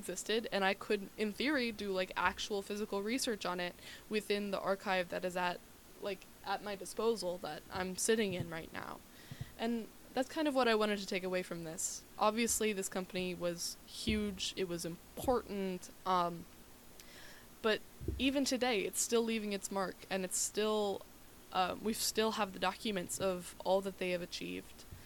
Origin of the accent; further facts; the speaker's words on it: United States; I mean, obviously, as an American, like, that's really cool to me.